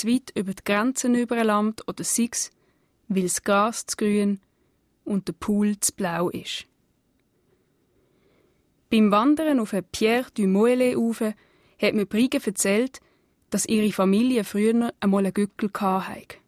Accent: Basel-Landschaft, Switzerland; accent: mix of Basel and Upper Baselbiet dialect; Ja, mein Dialekt würde ich als ein Gemisch bezeichnen zwischen dem Basler Dialekt und dem Oberbasel-Bieter Dialekt. Also von Haus aus bin ich natürlich stark Oberbasel-Bieterin. Meine Eltern sind beide bereits in Lausen aufgewachsen.

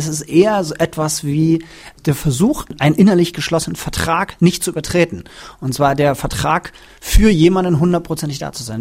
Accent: Brandenburg, Germany; beschreibt Kleist meine Heimat, also Brandenburg, in diesem Stück auch ganz deutlich.

